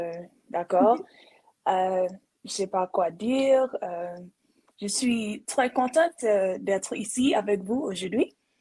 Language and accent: English; Castries, Castries Quarter, St. Lucia; now in United States; I did move around a lot. We did move quite often when I was younger, so I could safely say that for sure I'm from Castries.